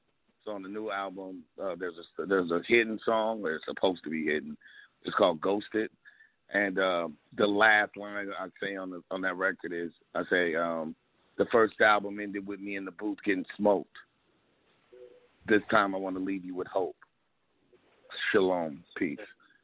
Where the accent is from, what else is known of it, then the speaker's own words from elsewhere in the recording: United States; I'm still a capitalist. I'm still an American.